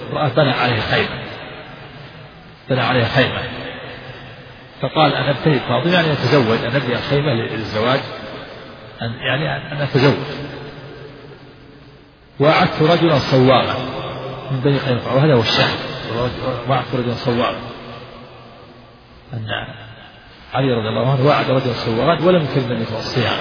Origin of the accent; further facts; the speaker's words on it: Najd, Saudi Arabia